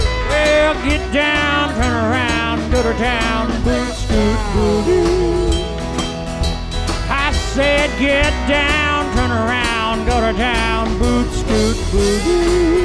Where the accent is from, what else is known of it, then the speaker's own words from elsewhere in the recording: Faulkton, South Dakota, United States; And I was thinking about my hometown, and I wrote this song. There's not much to say about Faulkton.